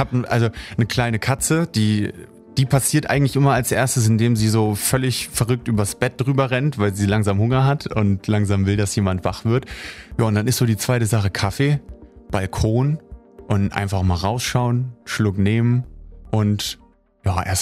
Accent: Berlin, Germany; Ich komme ja auch aus Berlin und das ist so eine schnelllebige Welt.

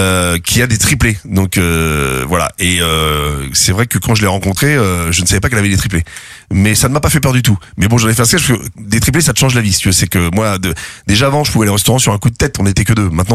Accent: Rouen, Normandy, France; le spectacle qu'on travaillait à Rouen, dans ma ville natale

